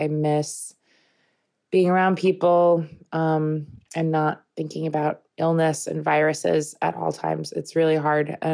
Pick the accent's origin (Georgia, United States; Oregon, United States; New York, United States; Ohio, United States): New York, United States; I grew up in Long Island, as did Bobby.